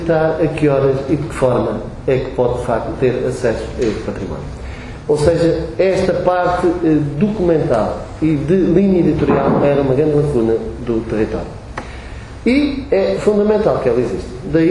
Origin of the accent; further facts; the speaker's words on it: Alentejo, Portugal; E nós que somos alentejanos sentimos-nos com certeza orgulhosos dessa imagem.